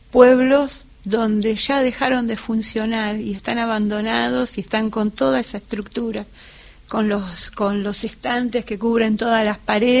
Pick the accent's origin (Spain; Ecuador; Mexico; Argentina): Argentina; Moreno, Buenos Aires Province; born there; also born or lived in Luján; yo nací en Moreno y después me fui a vivir a Luján.